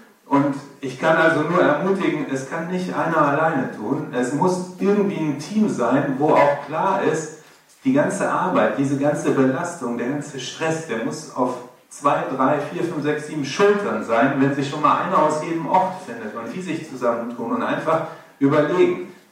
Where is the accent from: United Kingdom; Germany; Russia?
Germany; Holzweiler, North Rhine-Westphalia; ich komme aus Holzweiler.